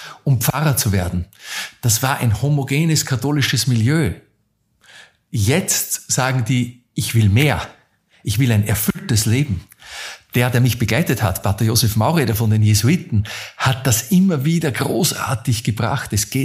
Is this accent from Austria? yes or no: yes; Linz, Upper Austria, Austria; ich bin ein Linzer